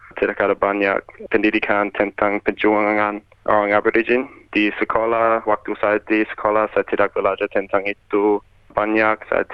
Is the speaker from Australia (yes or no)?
yes; Perth, Western Australia, Australia; Indonesian is a second language; saya adalah orang asli, orang aborigin dari Perth